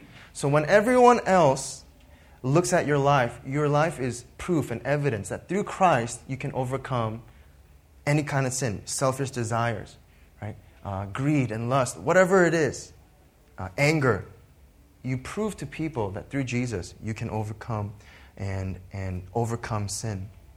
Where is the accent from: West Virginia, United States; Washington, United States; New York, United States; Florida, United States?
New York, United States; now in Indonesia; I'm comfortable and satisfied with my hometown of New York.